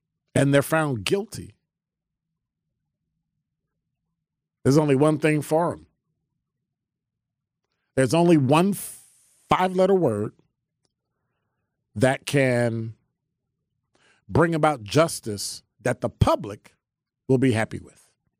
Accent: Chicago, Illinois, United States; When I was growing up in Chicago, we lived on a second floor over a tavern and an insurance company.

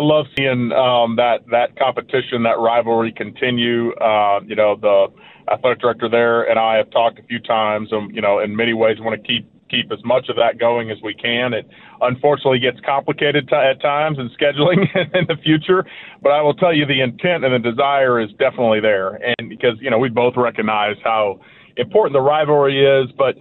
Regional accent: Manhattan, Kansas, United States; because I grew up there in Manhattan and going to ball games.

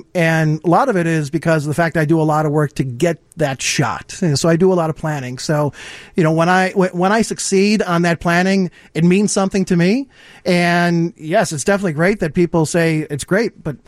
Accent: Ireland; now in Chicago, United States; So I'm originally from Ireland, so I would do a lot of photography in Ireland.

